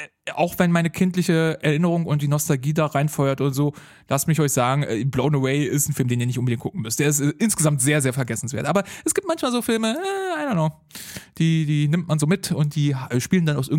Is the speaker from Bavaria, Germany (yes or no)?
no; Berlin, Germany; Als Berliner ist es unfassbar, wie sehr in Berlin stetig und immer die ganze Zeit gebaut wird, überall.